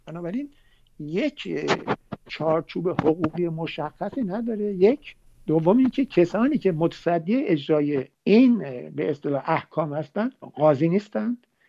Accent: Iran; moved away; یعنی ما بعد از اینکه از ایران اومدیم به خارج از ایران

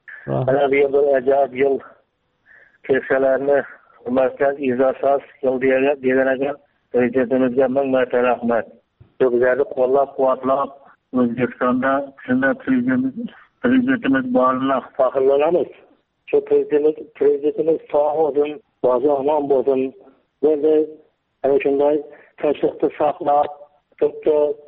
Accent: Gurlan, Xorazm Region, Uzbekistan; Xorazm viloyatidan Gurlan ayamdanman.

